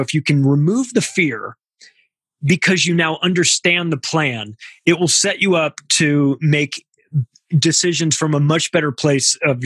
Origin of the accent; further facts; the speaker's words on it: United States; See, I'm an American, like a traditional American that fell for all the bullshit for a long, long time.